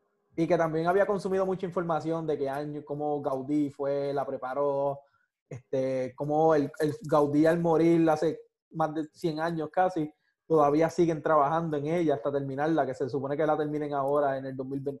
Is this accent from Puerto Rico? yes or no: yes; Puerto Rico; yo vengo de Puerto Rico, un sitio de 900 kilómetros cuadrados, 9.000 kilómetros cuadrados.